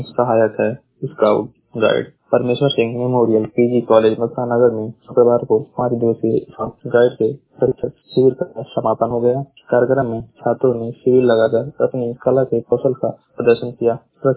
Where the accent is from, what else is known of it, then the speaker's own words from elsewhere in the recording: Maharajganj, Uttar Pradesh, India; मैं जिला महाराजगंज का निवासी हूँ।